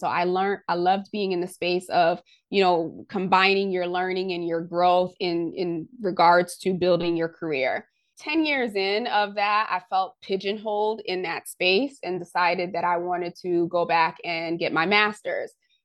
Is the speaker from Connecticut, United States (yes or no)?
yes; Connecticut, United States; also born or lived in Haiti; So I was actually born in Haiti. And I migrated here to the U.S. Just shy of four. I grew up in Connecticut